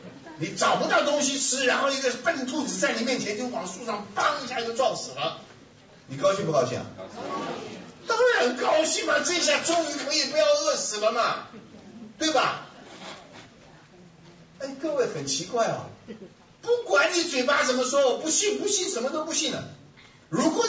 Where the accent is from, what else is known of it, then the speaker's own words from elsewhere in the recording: Hunan, China; 特别是我这种从小吃辣椒长大的，你知道我们湖南人脾气没有好的呀